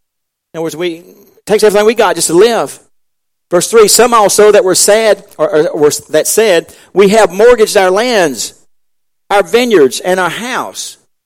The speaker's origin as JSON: {"language": "English", "town": "Watts Mill", "region": "South Carolina", "country": "United States", "tie": "born or raised there", "said": "And I grew up in Watts Mill, of course. And so there's a lot of mill houses in Watts Mill."}